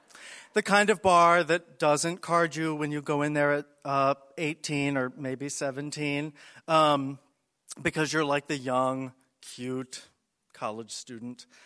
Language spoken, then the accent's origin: English; East Coast, United States; I was from the East Coast and, like, bougie, and my family was liberal.